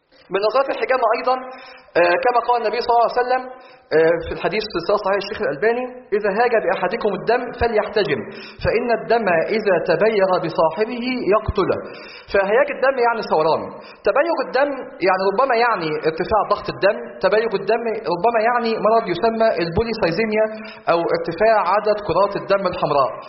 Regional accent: Egypt; فالطبيعي طبعا الناس اللي عايشين في الوادي زي عندنا في مصر

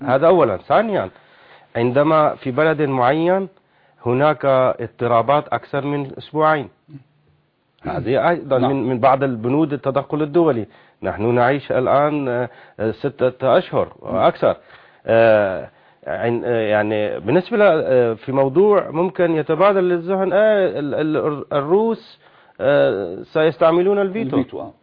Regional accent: Syria; نحن سوريين ووطنيين

